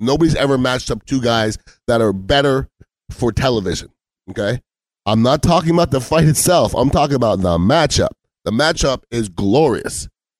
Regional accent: Canada; I'm Canadian, so no Canadian jokes, please.

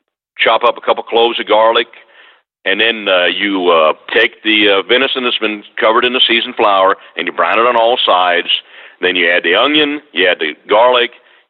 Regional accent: Missouri-Nebraska area, United States; now in South Texas, United States; I'm originally from the Missouri-Nebraska area.

